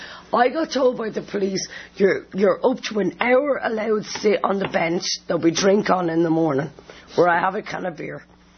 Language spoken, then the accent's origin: English; Scotts Valley, California, United States; And then me being from Scots Valley, even though I'm Irish, and they're coming back down.